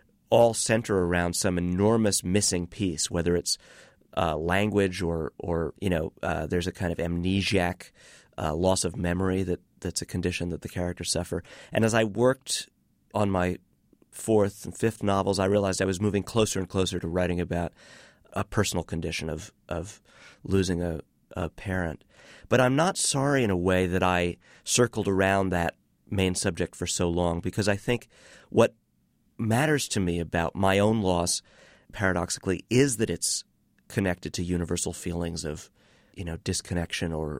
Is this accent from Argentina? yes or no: no; New York, United States; Growing up in New York in the 1970s, I was very sensitive to the feeling that the world itself had suffered some kind of fundamental displacement or loss.